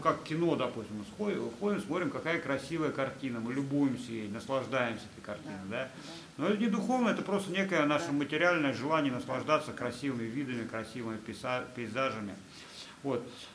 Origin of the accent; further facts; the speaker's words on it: Moscow, Russia; Родом с Москвы.